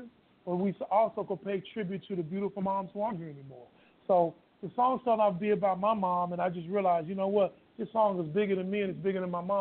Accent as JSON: {"language": "English", "town": "Dallas", "region": "Texas", "country": "United States", "tie": "born or raised there", "lives_now": "Los Angeles, United States", "said": "I'm just a brother out of Dallas, Texas, originally. Right now I live out in Los Angeles. But born and raised in Dallas, and just grew up singing in church with my dad."}